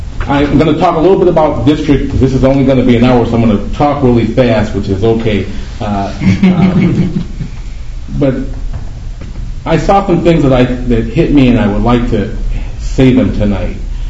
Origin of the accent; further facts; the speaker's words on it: Milwaukee, Wisconsin, United States; moved away as an adult; I would say, I'm from Milwaukee, And I didn't know that I was disadvantaged or not adequately prepared for college when I came here in 1970 either.